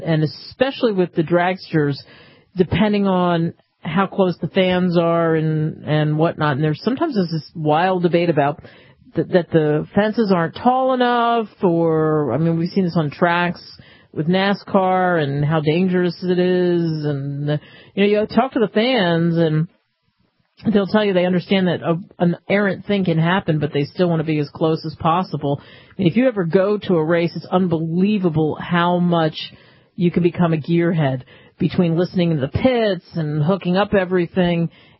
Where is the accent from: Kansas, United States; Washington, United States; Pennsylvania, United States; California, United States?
Pennsylvania, United States; Philadelphia; I'm a Villanova fan growing up in Philadelphia.